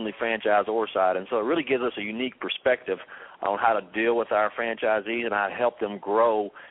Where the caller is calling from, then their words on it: Tempe, Arizona, United States; So I'm in Tempe, Arizona. Oh, wow. I've migrated across the country from Tennessee